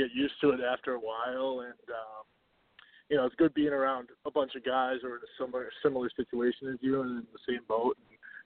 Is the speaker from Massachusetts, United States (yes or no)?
yes; Reading, Massachusetts, United States; I'm from Reading, Massachusetts.